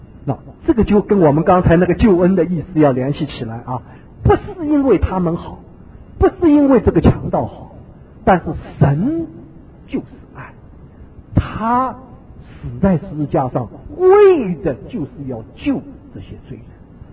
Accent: China; 我像犹太人跟我们中国人一样，对吧？

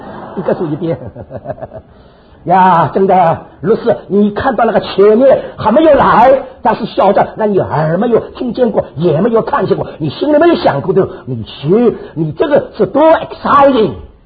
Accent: Shanghai, China; 那我们上海人听了真难为情啊。

